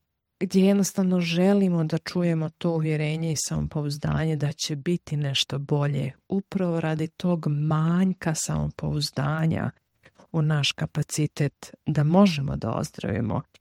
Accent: Croatia; ja sam Srpkinja iz Hrvatske

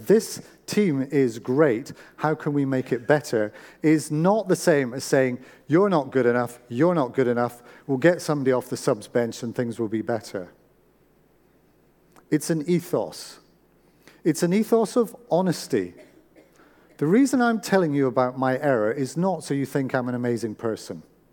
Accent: Scotland, United Kingdom; I'm Scottish, so.

